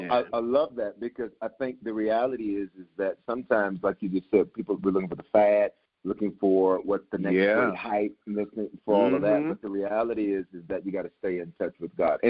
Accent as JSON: {"language": "English", "town": "Memphis", "region": "Tennessee", "country": "United States", "tie": "born or raised there", "also_born_or_lived": "Denver", "said": "my family, I was born in Denver, raised in Memphis. And we got family all over. We got family all over the Memphis area, the greater Memphis area."}